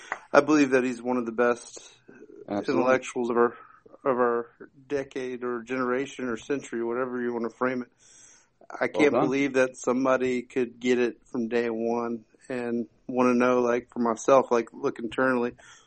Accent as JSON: {"language": "English", "region": "Midwest", "country": "United States", "said": "From the United States."}